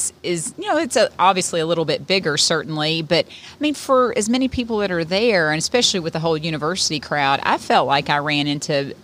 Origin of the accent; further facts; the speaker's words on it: Augusta, Kentucky, United States; also born or lived in Fort Thomas; Well, I'm actually from Augusta in Maysville, Kentucky. Yeah. I was born in Fort Thomas, which of course then had St. Luke Hospital